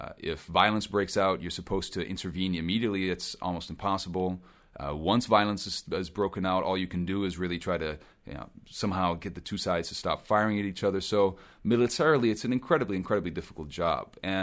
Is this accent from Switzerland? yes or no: yes; Switzerland; I had spent time in Tanzania, and I grew up in part in Switzerland, so I spoke both French and Swahili.